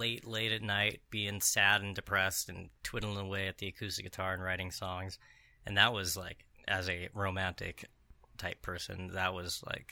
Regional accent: La Junta, Colorado, United States; But after my first year, I was still in my hometown, La Junta, Colorado, a little like farm town. I was totally isolated from everything.

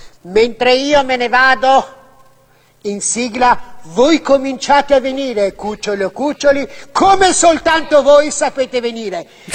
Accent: Rome, Lazio, Italy; perché io sono romana e vengo qui a fare dirette.

